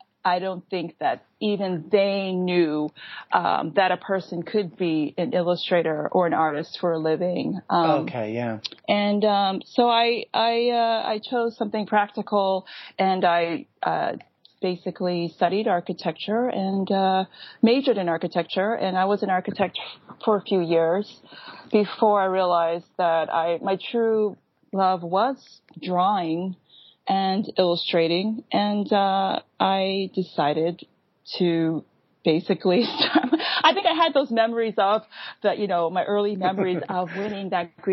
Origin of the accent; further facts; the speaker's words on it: Boston, Massachusetts, United States; I mean, I grew up in Boston, so there were plenty of snowy winters, and we totally did that when we were kids.